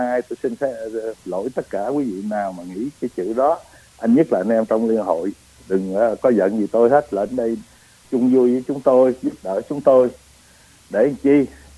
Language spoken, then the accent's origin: Vietnamese; Southern Vietnam, Vietnam; tôi nhất là tôi là dân Nam Kỳ đó vậy Tấn.